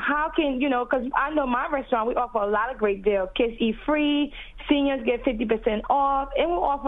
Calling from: Irvington, New York, United States; and I'm from Irvington.

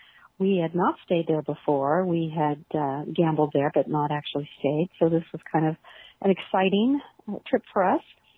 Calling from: California, United States; I'm calling you from Orange County, California.

